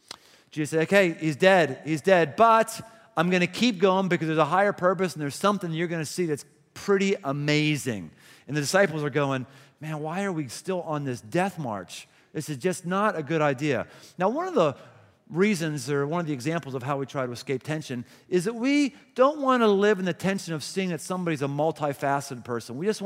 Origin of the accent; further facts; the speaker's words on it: United States; English muffins are too English. I'm American.